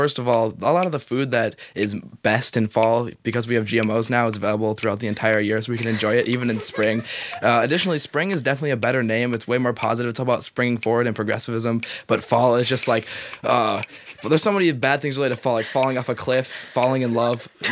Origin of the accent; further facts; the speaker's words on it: Minnesota, United States; I'm a Minnesotan, and if there's one thing we dislike more than Chicago, it probably has to be the cold weather that we are subjected to every winter.